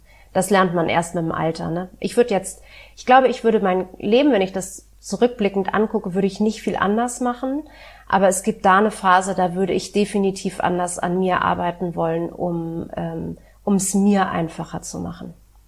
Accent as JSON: {"language": "German", "region": "Berlin", "country": "Germany", "tie": "born or raised there", "said": "Ich bin in West-Berlin groß geworden"}